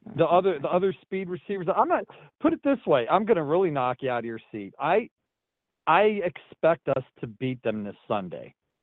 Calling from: Pennsylvania, United States; from Lehigh Valley.

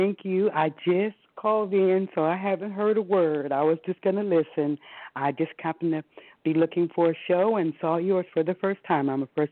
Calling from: Tampa, Florida, United States; I'm calling from Tampa, Florida.

